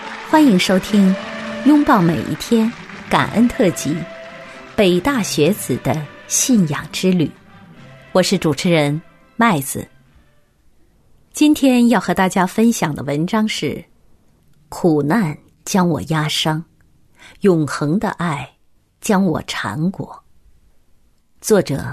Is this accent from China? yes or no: yes; Fujian, China; now in Maryland, United States; 我的外婆则带着年幼的3个女儿留守在福建老家。